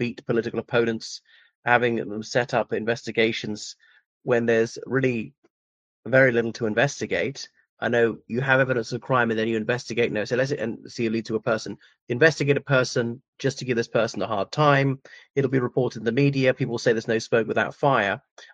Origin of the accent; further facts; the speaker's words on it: Ireland; from Ireland.